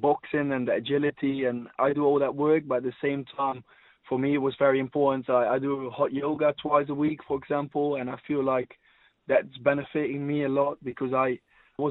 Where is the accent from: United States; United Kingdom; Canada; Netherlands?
Netherlands; English is a second language; moved away; when I came from Holland, where we are a bit lower in our stance and etc., which you still sometimes find in my game a little bit